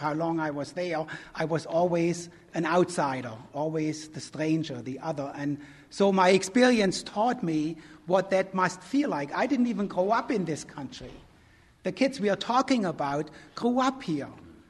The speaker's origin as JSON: {"language": "English", "country": "Germany", "tie": "born or raised there", "moved": "as an adult", "lives_now": "United States", "said": "I'm a first-generation immigrant myself. I grew up in Germany, and I came to this country when I was 21 on a student visa to study social work in New Jersey."}